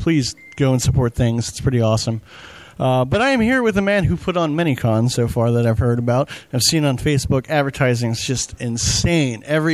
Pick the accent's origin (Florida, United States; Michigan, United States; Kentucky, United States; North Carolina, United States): Florida, United States; Jupiter; And I'm from Jupiter in West Palm myself originally, and I love South Florida.